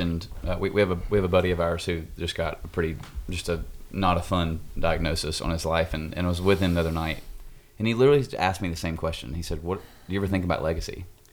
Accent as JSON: {"language": "English", "country": "United States", "said": "And I love being an American. Like, yeah. I'm proud to be an American."}